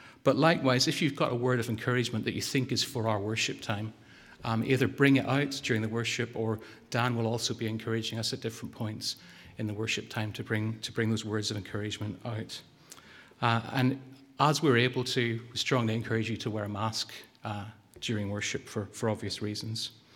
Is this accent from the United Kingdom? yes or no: yes; Northern Ireland, United Kingdom; accent: Northern Irish; Sorry, that's my Northern Irish accent.